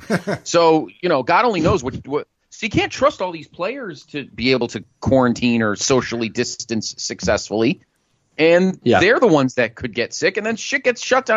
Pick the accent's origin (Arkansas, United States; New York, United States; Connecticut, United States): Connecticut, United States; the Travelers, which is right here in my home state